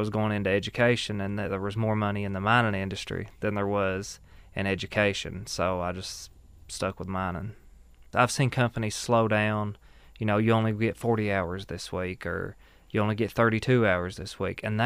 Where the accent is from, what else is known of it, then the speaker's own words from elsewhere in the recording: Whitesburg, Kentucky, United States; a 29-year-old coal miner with 9 years' experience, and I'm from Whitesburg, Kentucky.